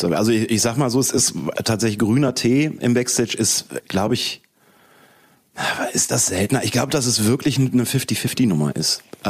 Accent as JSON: {"language": "German", "region": "Eifel", "country": "Germany", "tie": "born or raised there", "said": "Also, ne, ich bin in der Eifel aufgewachsen."}